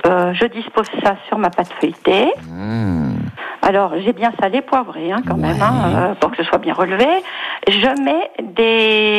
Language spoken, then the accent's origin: French; Auvergne-Rhône-Alpes, France; Oui, et je viens du Bourbonnais